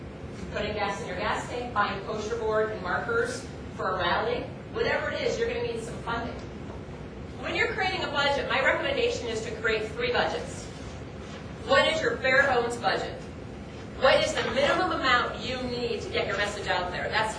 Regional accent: Ohio, United States; I grew up in Ohio and went to Kent State University and majored in political campaign management.

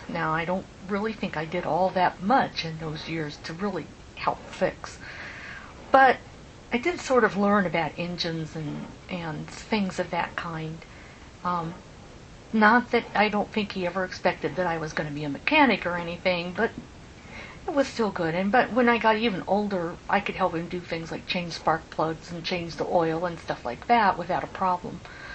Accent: Tempe, Arizona, United States; also born or lived in Mesa; I was born in 1952 in Mesa, Arizona, and ROP or RLF, whichever you prefer. My childhood was spent in the Tempe area

